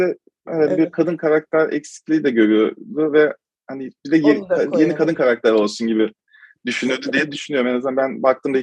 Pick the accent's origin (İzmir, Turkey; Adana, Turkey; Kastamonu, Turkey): Kastamonu, Turkey; İnebolu; also born or lived in Kocaeli / Istanbul; İstanbul'a ben sonradan geldim. Konyaeli'de okudum ben liseyi. Üniversite için İstanbul'a geldim. İnebol'da da doğdum. Kastamonu İnebol'da da doğdum. 10 yaşıma kadar da orada kaldım.